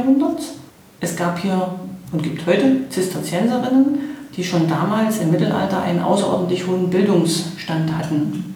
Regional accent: Halle, Saxony-Anhalt, Germany; in meiner Heimatstadt Halle

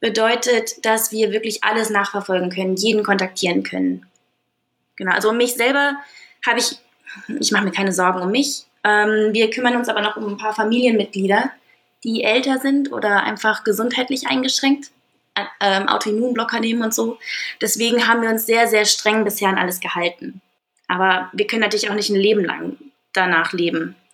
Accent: Aachen, North Rhine-Westphalia, Germany; also born or lived in Münster; Münster ist eine wunderschöne Stadt. Da habe ich gewohnt, bis ich 5 war. Dann sind ich und meine Mutter rüber nach Aachen. Ich bin hier zur Schule gegangen, hier aufgewachsen.

